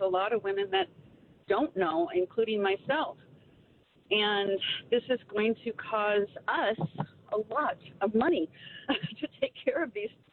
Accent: California, United States; I am a 61-year-old Trump conservative born and raised in California.

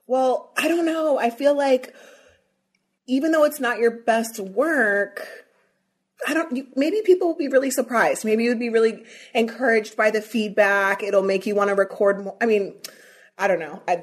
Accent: Pennsylvania, United States; No, I'm from Pennsylvania, but I moved here because my ex-husband was military and I never left.

